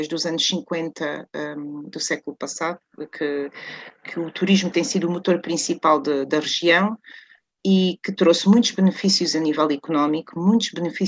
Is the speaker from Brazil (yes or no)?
no; Algarve, Portugal; eu nasci e cresci no Algarve, depois fui-me embora e voltei